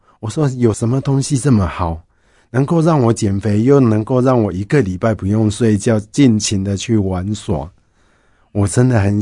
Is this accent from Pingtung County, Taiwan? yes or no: no; Pingzhen, Taoyuan, Taiwan; 从小我是在桃园平镇长大，家里面是务农。